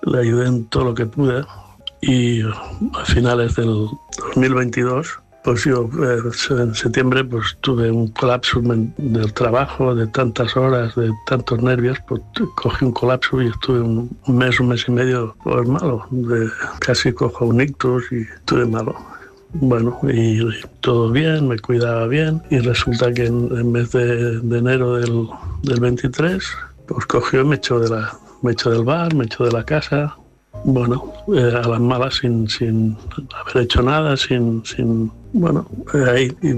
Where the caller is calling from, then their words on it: Barcelona, Catalonia, Spain; de Barcelona. Yo hace 2016 conocí a una chica, una mujer